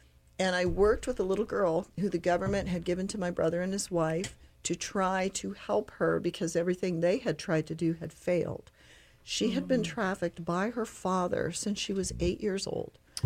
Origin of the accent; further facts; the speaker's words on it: Colorado, United States; I grew up in Colorado, which is where she's from